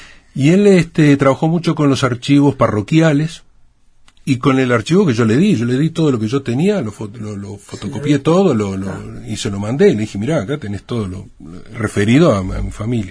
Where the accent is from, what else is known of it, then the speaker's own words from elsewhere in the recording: Uruguay; yo vengo de Uruguay, o sea que tampoco...